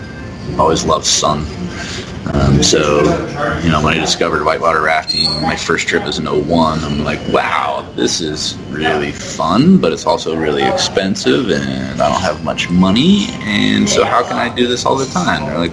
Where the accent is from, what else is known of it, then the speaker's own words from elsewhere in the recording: San Dimas, California, United States; And I grew up in San Dimas, California, which is right on the foothills outside of LA.